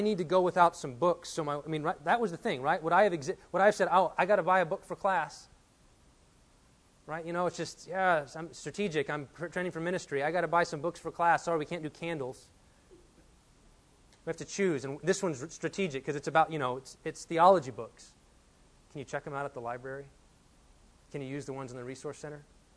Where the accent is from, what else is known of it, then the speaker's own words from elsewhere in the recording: Texas, United States; from Texas. Just got married, been married about a month